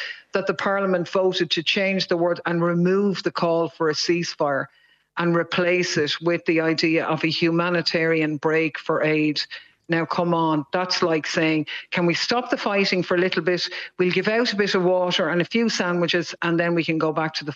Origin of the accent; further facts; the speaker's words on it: Ireland; we know very well as Irish people the persecution faced by Palestinians in the West Bank